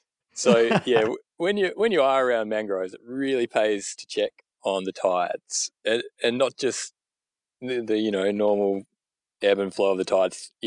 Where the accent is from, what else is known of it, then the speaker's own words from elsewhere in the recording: Hobart, Tasmania, Australia; So I grew up in Hobart, went to uni, got a degree